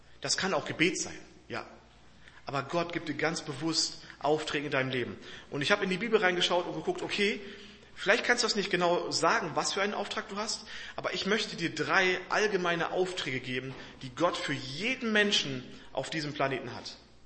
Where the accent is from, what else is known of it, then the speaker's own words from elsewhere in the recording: Ansbach, Bavaria, Germany; Ich komme aus Ansbach, arbeite da die letzten 4 Jahre